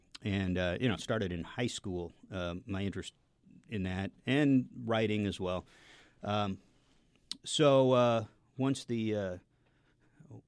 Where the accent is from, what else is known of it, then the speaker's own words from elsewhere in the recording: Seattle, Washington, United States; I grew up in the Seattle area.